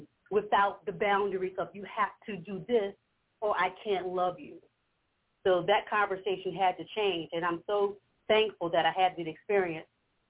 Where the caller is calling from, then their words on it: Collegeville, Pennsylvania, United States; This is your co-host … I'm calling from Collegeville, Pennsylvania.